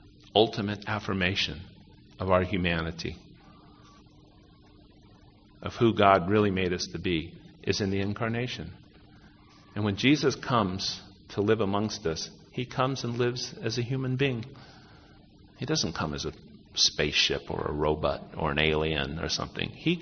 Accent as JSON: {"language": "English", "country": "United States", "said": "I think it's nice being an American. I don't have any problem with it. I really like my country"}